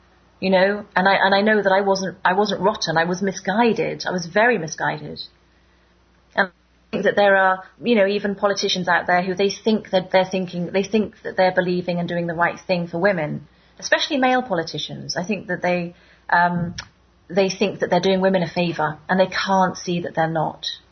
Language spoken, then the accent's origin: English; United Kingdom; I'm from Britain, where the Anglican Church was, I'm not sure about now, but it was the kind of main church as I was growing up.